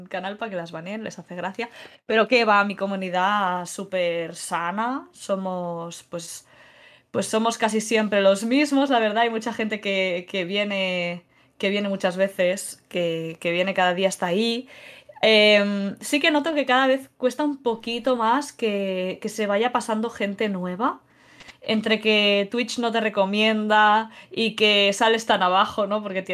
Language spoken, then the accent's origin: Spanish; Barcelona, Catalonia, Spain; yo soy una chica de Barcelona que empecé a jugar a videojuegos y desde muy pequeña